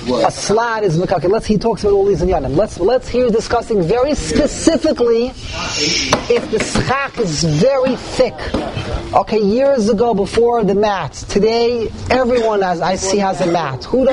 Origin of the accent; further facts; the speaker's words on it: New York, United States; I grew up in the Lower East Side, so we had bamboo.